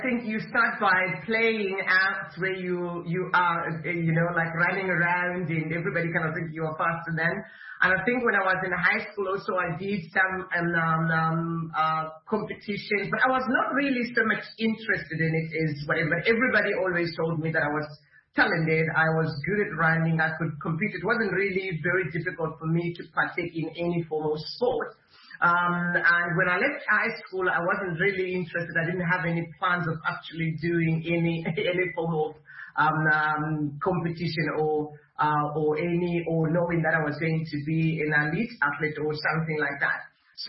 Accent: Bulawayo, Zimbabwe; born or raised there; English is a second language

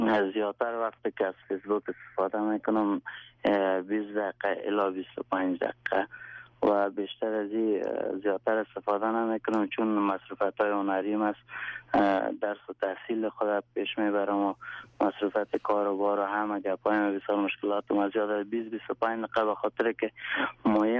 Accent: Afghanistan; همگی ما بتانیم که به دنیا و نمود کنیم که ما یک افغان هستیم

